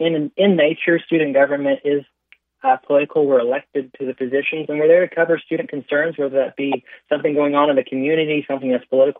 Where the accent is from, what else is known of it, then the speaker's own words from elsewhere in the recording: Oklahoma, United States; I'm from the Cherokee Nation. I'm a Cherokee Nation citizen, so I think I've spent plenty of time talking with people that don't exactly have the same skin tone as me.